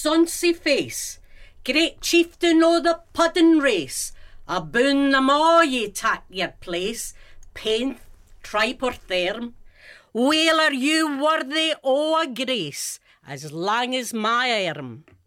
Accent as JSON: {"language": "English", "town": "Glasgow", "region": "Scotland", "country": "United Kingdom", "moved": "yes", "lives_now": "Northampton, United Kingdom", "said": "I'm from Glasgow."}